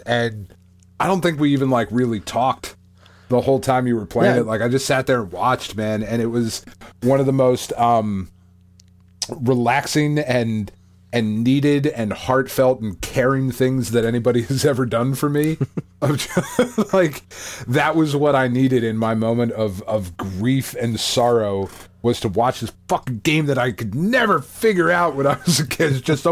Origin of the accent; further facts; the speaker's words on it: Williamstown, New Jersey, United States; I'm not going to tell any of you creeps where I live now, but I grew up in Williamstown, New Jersey.